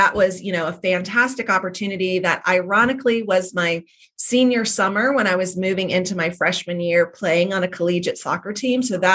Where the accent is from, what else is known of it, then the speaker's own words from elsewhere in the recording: South Carolina, United States; going back to my hometown, very rural community outside of Columbia, South Carolina, for me, soccer in high school started my junior year.